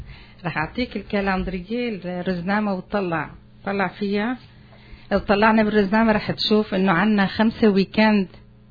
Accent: Canada; بس كمان نحن كنديين مفتخر كمان

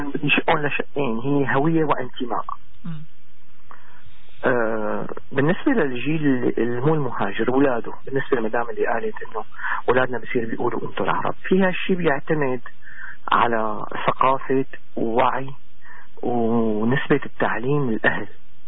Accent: Syria; now in Canada; أنا كبرت وعشت بسوريا, في كثير أشياء بعتز فيها بسوريا, وبطفولة كثير رائعة حلوة.

